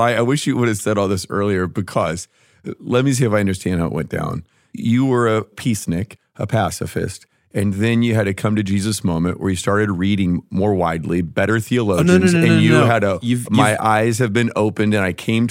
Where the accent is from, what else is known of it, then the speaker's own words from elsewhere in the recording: United States; And so I think I grew up in a very nationalistic age in which I took a lot of pride in being an American.